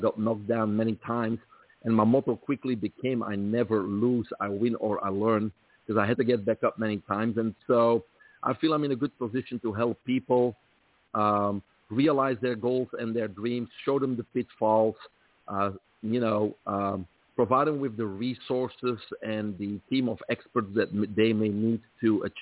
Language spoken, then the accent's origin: English; Belgium; accent: Belgian; I grew up in Belgium, from there the accent, right? And it was a single family home.